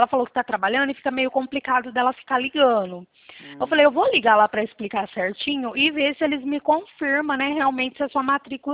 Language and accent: Portuguese; Bebedouro, São Paulo, Brazil; eu sou de Bebedouro.